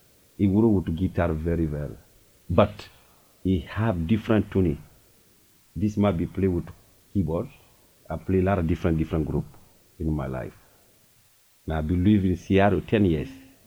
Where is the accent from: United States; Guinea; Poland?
Guinea; English is a second language; I'm from Guinea.